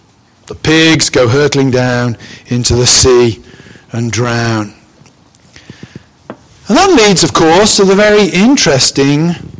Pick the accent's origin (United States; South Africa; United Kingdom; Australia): United Kingdom; I'm British. Most of you, I'm sure, are Americans.